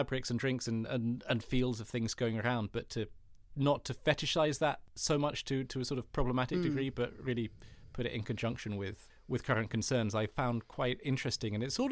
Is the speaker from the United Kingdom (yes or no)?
yes; United Kingdom; I have Danish heritage, like but I have a German passport as well as a British one. And so, like, and I've always lived in this country, which is the UK.